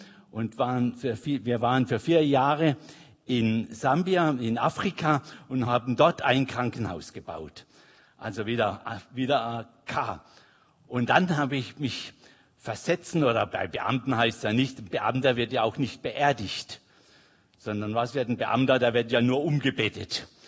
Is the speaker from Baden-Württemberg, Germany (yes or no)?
yes; Linkenheim-Hochstetten, Baden-Württemberg, Germany; Ich komme aus Linkenheim, Hochstetten.